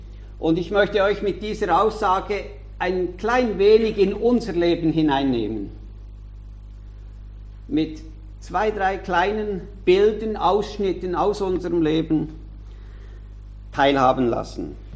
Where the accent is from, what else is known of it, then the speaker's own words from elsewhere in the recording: Switzerland; Bei uns in der Schweiz, da läuft so wahnsinnig viel.